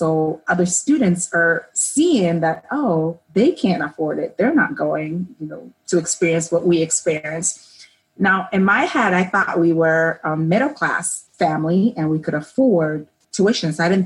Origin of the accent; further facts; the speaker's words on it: Ghana; So I'm originally from Ghana, which is in West Africa.